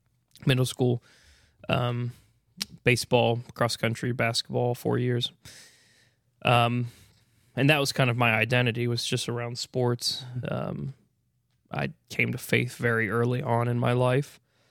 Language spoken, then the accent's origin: English; West Virginia, United States; So I grew up all 18 years of my life in West Virginia, just outside of Winchester, Virginia. So eastern panhandle of West Virginia, about an hour and a half from Morgantown